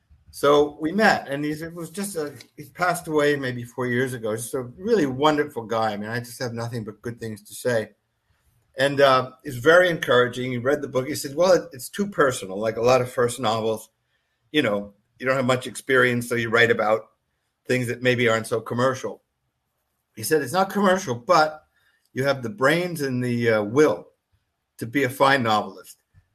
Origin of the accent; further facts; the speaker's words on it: Newark, New Jersey, United States; I said, I grew up in Newark, he grew up in Brooklyn, you know, not a lot of money